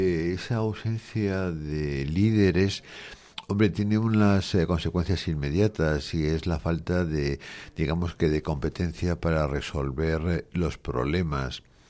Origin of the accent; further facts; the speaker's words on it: Spain; una cuestión que a mí me preocupa como ciudadano español